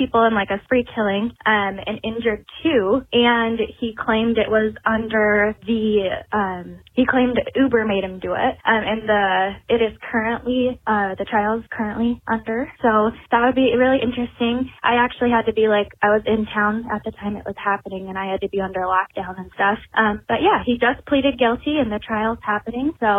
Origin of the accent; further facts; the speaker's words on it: Kalamazoo, Michigan, United States; I'm from Kalamazoo